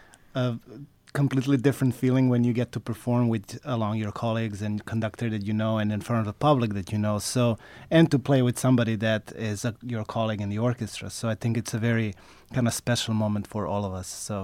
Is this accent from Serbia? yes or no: yes; Belgrade, Serbia; English is a second language; moved away as an adult; also born or lived in Norway; now in United States; I grew up in Serbia in Belgrade, and I did my undergraduate degree there. Then I moved for a few years to Norway, where I did a master's degree, and then after that I came to Michigan.